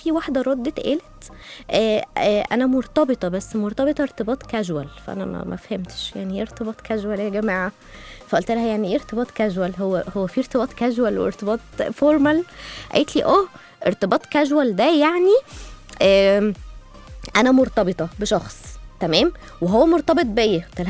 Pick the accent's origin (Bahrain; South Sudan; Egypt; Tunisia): Egypt; من التقاليع بقى اللي ظهرت عندنا في مصر وبستغربها حقيقي جدا